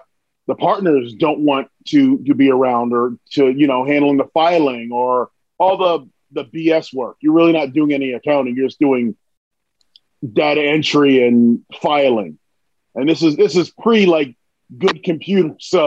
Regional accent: New Jersey, United States; moved away as an adult; So when I left, I'm originally from New Jersey. Went down to go work at a Fortune 500 company in New York because one of my coaches had a connection.

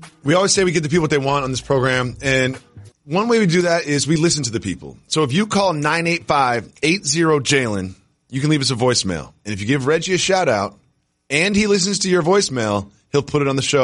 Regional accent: Massachusetts, United States; You know, like, I grew up in Massachusetts.

